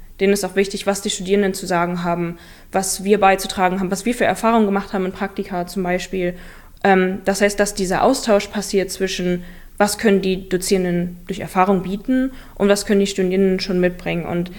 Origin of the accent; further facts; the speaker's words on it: Bremen, Germany; born there; Also wie ich schon gesagt habe, ich bin in Bremen geboren.